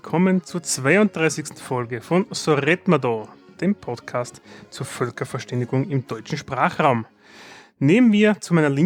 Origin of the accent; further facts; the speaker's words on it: Austria; Weil wir sind Österreicher Weltmeister darin.